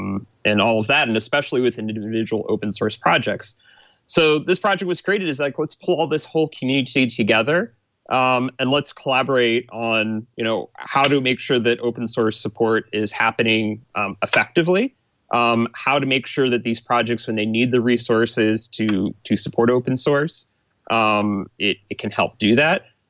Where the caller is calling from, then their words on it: Doylestown, Ohio, United States; I'm speaking from the Linux Foundation Ohio number 2 office here in lovely Doylestown, Ohio.